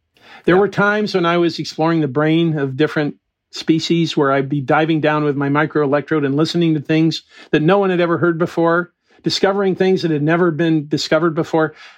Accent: California, United States; I grew up in the Mojave Desert. I had horses and guns

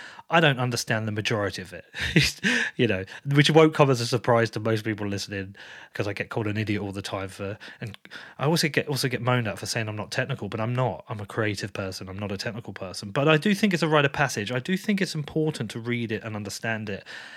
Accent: United Kingdom; because we're both British.

